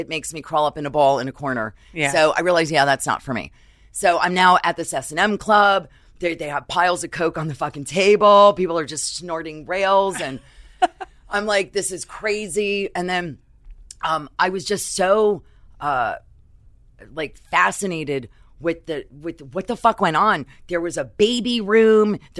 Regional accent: Brooklyn, New York, United States; also born or lived in Maryland; but I grew up in Brooklyn. I was born in the army in Maryland and was very independent as a kid. Took the train into Manhattan all the time for various different things when I was younger.

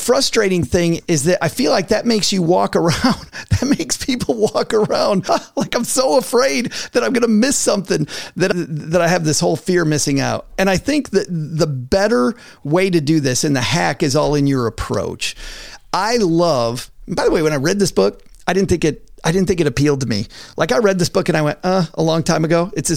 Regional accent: Michigan, United States; I'm from West Michigan, so everything is agriculture for me.

